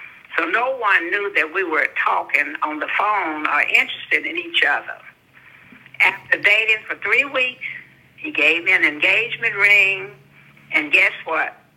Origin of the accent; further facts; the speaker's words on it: Muskogee, Oklahoma, United States; born there; I was born in Muskogee, Oklahoma, March the 23rd, 1943